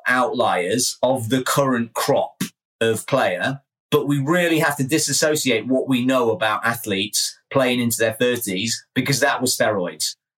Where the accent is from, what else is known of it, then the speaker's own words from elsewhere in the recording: England, United Kingdom; Remember, I'm English, so you have to be kind.